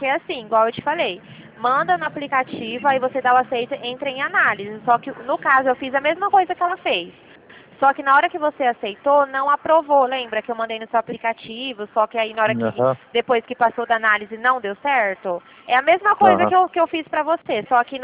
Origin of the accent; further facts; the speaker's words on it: Dracena, São Paulo, Brazil; Eu sou aqui de Dracena, interior de São Paulo.